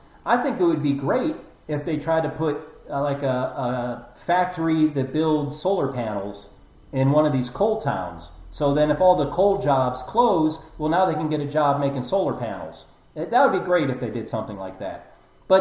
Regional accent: Ohio, United States; I mean, I'm from Ohio. Pennsylvania is my neighbor.

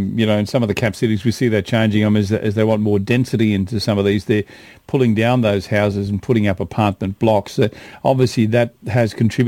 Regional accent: Ipswich, Queensland, Australia; born there; In fact, I was born in Ipswich.

